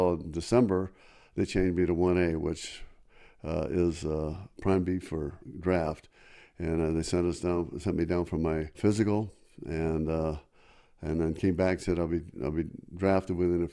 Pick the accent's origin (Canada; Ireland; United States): United States; Walnut Creek, California; also born or lived in Alameda; now in Albuquerque, United States; I grew up in the Walnut Creek, Pleasant Hill area. The reason I say there was two, they changes without moving one city to the other, but so I grew up in the East Bay area. I was born in Alameda.